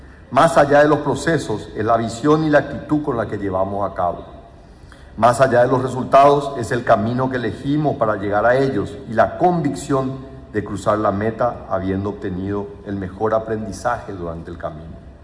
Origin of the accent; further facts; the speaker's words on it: Paraguay; para lo que somos capaces los paraguayos